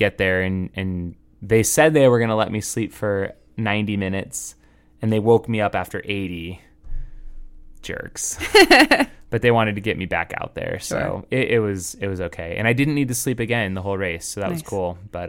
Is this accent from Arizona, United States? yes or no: yes; Phoenix, Arizona, United States; I'm like, I'm from Phoenix. I should be fine.